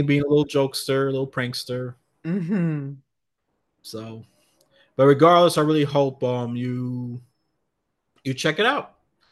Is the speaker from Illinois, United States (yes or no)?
no; New York, United States; I had to do that because that's my home state.